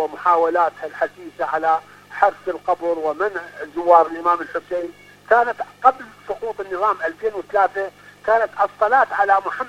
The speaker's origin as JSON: {"language": "Arabic", "country": "Iraq", "said": "إحنا عندنا في العراق"}